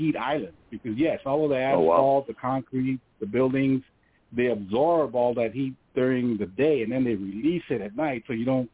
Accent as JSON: {"language": "English", "region": "Southwest", "country": "United States", "tie": "born or raised there", "said": "I grew up in the Southwest, and in a city."}